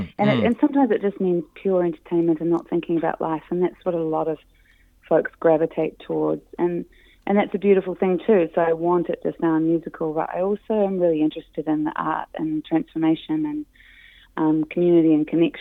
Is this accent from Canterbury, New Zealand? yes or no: yes; Christchurch, Canterbury, New Zealand; Christchurch is my hometown. I grew up in Ototahi, and it's always really exciting and really nerve wracking to come back and play there.